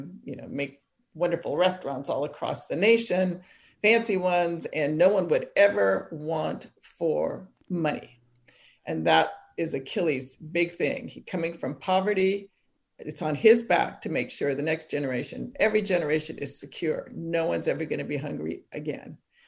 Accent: Sacramento, California, United States; And then of course, you know, the Greek community in which I lived. I grew up in Sacramento and many, many wonderful Greek people and Greek families there. So I definitely had a Greek American background from which to draw.

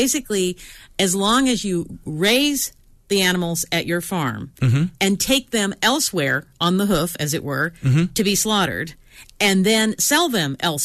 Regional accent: San Francisco, California, United States; And I mean, I grew up in San Francisco, and I have these visions of the 30 Stockton bus going through Chinatown

